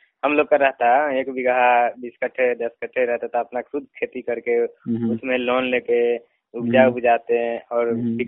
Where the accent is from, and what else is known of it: Bihar, India; now in Tiruppur, India